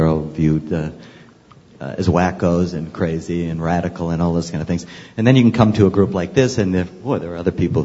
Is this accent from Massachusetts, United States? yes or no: yes; Boston, Massachusetts, United States; from Boston.